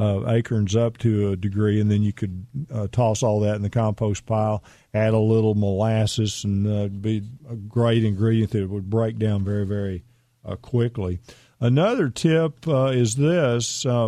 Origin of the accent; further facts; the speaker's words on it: Texas, United States; Some people say acorn. I say acorn. I'm from East Texas, you know.